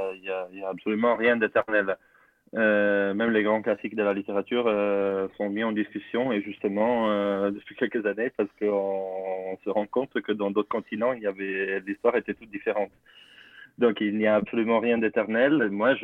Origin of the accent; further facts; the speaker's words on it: Italy; moved away as an adult; je suis parti de l'Italie assez jeune, à 18, 18, 19 ans, pour aller à Paris. Et je viens de la campagne en Italie.